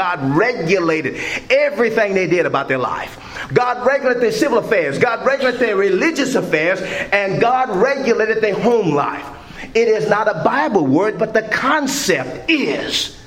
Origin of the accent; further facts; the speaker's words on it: New Orleans, Louisiana, United States; I grew up in New Orleans, Louisiana. Let me tell you what, Catholicism and Southern Baptists have a stronghold in New Orleans.